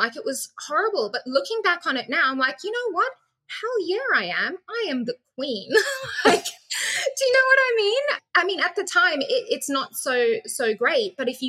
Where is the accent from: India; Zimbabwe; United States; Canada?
Zimbabwe; As you said, I was born in Zimbabwe, which is like a small teapot-shaped country in Africa, southern Africa. And we were farmers.